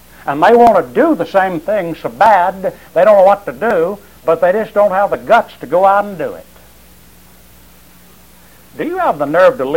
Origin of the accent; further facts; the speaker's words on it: Elba, Alabama, United States; when I was a young person, I was raised up in Coffee County, Alabama, Elba, Alabama.